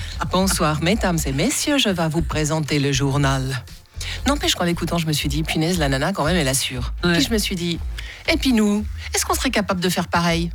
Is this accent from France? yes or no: no; Zurich, Switzerland; French is a second language; Mais moi, je suis suisse alémanique.